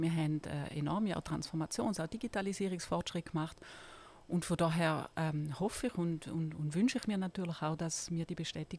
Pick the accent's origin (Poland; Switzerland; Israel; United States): Switzerland; Kreuzlingen, Thurgau; Und ich bin in Kreuzlingen aufgewachsen. Das ist in der Grenzregion.